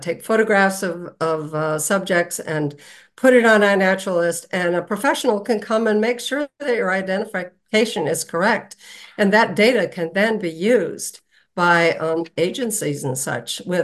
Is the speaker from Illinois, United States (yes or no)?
yes; Chicago, Illinois, United States; Even though I grew up in the Chicago area, we had a great forest preserves and I spent a lot of time in the forest preserves.